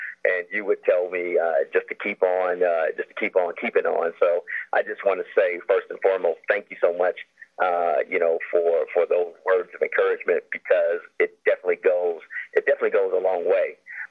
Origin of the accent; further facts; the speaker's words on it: Chicago, Illinois, United States; now in Denver, United States; You know, I'm from Chicago, but I call Denver home.